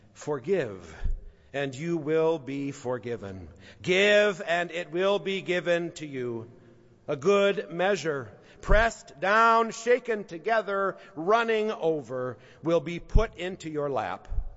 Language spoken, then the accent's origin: English; Twin Cities, Minnesota, United States; Now, I grew up here in the Twin Cities. I loved my life in these rolling hills of the river valley, but my family comes from another river valley.